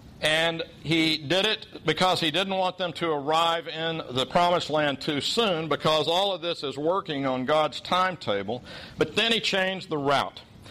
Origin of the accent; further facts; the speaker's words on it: Oklahoma, United States; If my home state of Oklahoma were full of Hebrew or Semitic language speaking peoples, it would probably be known as Edom because it's red.